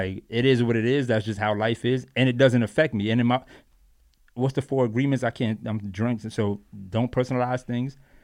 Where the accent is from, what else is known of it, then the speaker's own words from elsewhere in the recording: Bronx, New York, United States; And also, I grew up in the Bronx where Asians said that word. Like, I'm talking about since I was a kid, a baby.